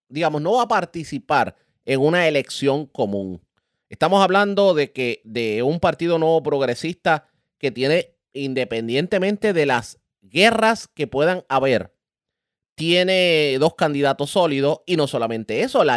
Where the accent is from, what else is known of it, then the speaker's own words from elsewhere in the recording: Puerto Rico; que haya sido convertido en ley y que ahora mismo nos beneficie como puertorriqueños